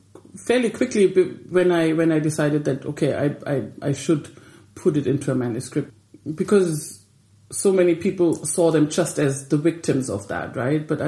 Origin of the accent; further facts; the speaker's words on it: Bavaria, Germany; moved away; growing up in Bavaria in the mountains, walking and long walks were always within the family.